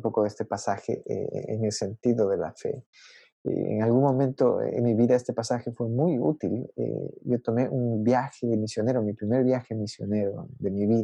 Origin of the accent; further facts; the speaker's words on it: Ecuador; He visto pobreza en mi país, en Ecuador.